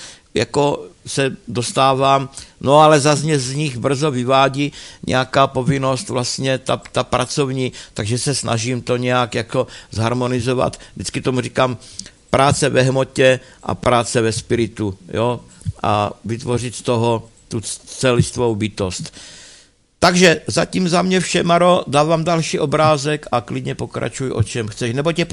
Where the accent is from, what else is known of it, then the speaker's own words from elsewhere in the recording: Olomouc Region, Czechia; born there; jedno moje místo z dětství, je to na Hané u Prostějova u Plumlovské přehrady, což je velmi krásné energetické místo, moje rodiště